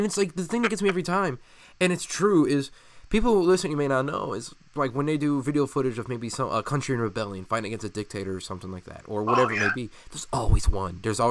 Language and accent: English; Illinois, United States; I grew up in Illinois for a while, so saw some very interesting stuff outside of Chicago